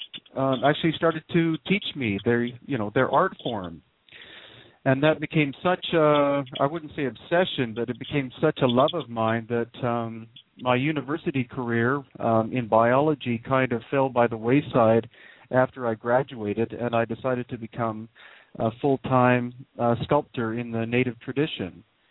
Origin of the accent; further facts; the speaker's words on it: Canada; Well, basically, I grew up in Canada. And when I was 11 years old, my family moved to the West Coast near Vancouver